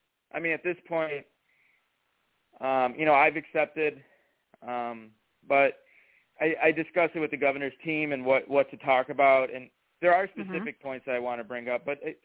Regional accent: Macomb, Michigan, United States; So, you know, I grew up in Macomb. I know Macomb, you know, it's overly a working class community

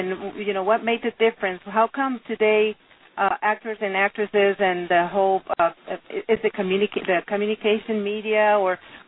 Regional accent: Venezuela; now in United States; I'm from Venezuela originally, so that's why I have it present.

